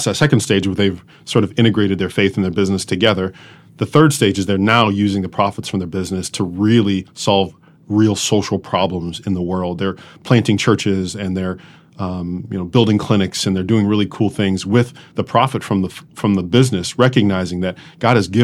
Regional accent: United States; Now, as an American, oftentimes we think

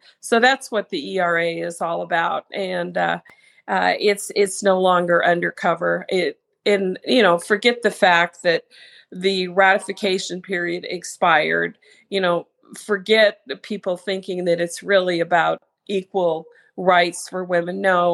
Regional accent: Colorado, United States; the brazenness of states like New York and Illinois and my home state of Colorado.

